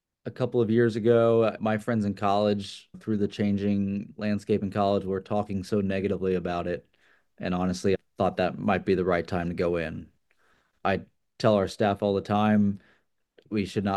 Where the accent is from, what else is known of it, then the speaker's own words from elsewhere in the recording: Dallas, Texas, United States; I'm from Dallas. I grew up going to nearly SMU, every SMU home game growing up.